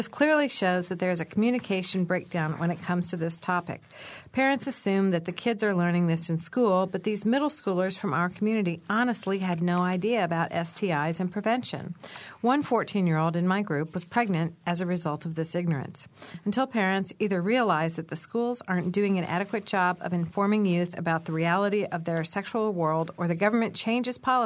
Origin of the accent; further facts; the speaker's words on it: Iowa, United States; I have a friend from my hometown back in Iowa coming to see the chaos.